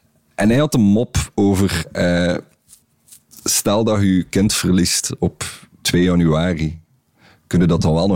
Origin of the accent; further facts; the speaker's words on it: Belgium; misschien moeten we als Belgen op een volksfeest niet een cocktail vernoemen